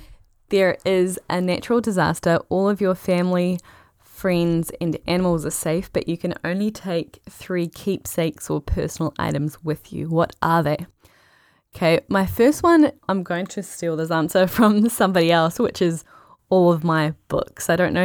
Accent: Christchurch, Canterbury, New Zealand; also born or lived in Auckland / Toronto / Munich / Portugal; now in Waikawa, New Zealand; I live in Waikawa, New Zealand. My hometown is Christchurch, and I've also lived in Auckland, New Zealand, Toronto, Canada, Munich, Germany, and in rural Portugal.

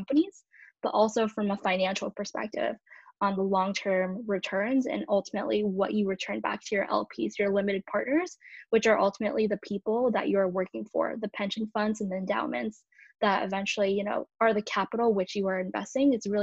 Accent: California, United States; I grew up in the Bay Area

